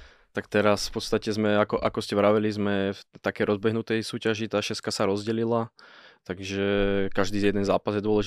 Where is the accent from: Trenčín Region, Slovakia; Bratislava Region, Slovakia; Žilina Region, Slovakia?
Žilina Region, Slovakia; Liptovský Mikuláš; Ja som z Mikuláša